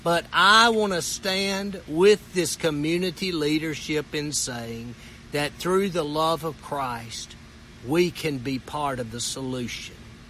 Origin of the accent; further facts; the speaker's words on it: Ripley, United States; I saw this morning that my hometown where I serve as pastor in Ripley is having a peace-filled celebration today at the city park.